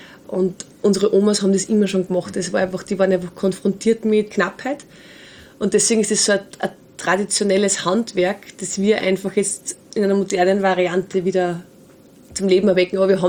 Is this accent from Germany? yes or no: no; Steyr, Upper Austria, Austria; weil wir sind aus Steyr. Mhm. Das Elternhaus steht aber genau über der Grenze in Niederösterreich. Wir identifizieren uns aber beide in Steyr, weil wir da einfach groß geworden sind.